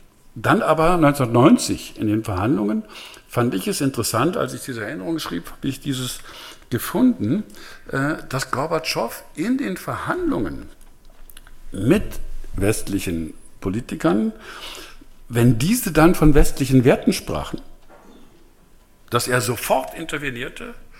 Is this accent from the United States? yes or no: no; Germany; born or raised there